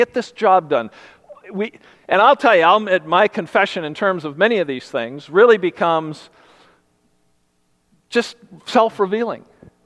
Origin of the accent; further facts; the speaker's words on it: Canada; born there; even though I was born in Canada